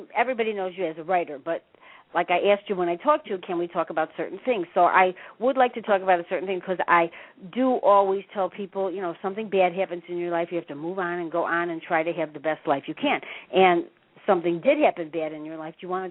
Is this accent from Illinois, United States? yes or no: yes; Chicago, Illinois, United States; I'm from Chicago, so that could be, too